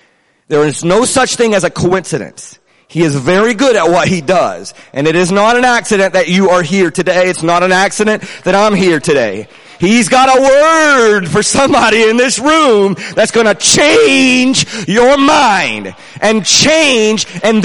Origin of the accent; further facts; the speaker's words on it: Florida, United States; I was raised in Florida, and it was a place I didn't want to be, and I was trying to hide from it.